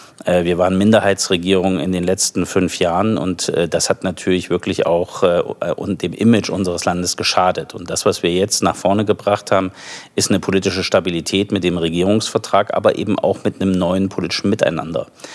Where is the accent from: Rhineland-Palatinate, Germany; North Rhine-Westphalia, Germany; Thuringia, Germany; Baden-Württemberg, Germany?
Thuringia, Germany; einen gemeinsamen Geist entwickelt für Thüringen. Deswegen ist das heute auch ein guter Tag für meine Heimat.